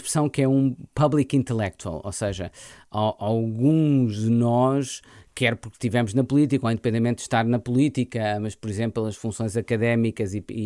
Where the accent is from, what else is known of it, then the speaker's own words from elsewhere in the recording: Figueira da Foz, Coimbra, Portugal; also born or lived in Mira; fiz a minha juventude na Figueira da Foz.